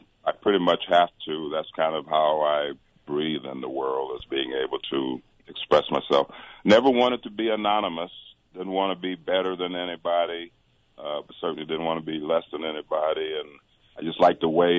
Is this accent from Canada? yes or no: no; Tucson, Arizona, United States; moved away as an adult; Tucson is my hometown, yeah.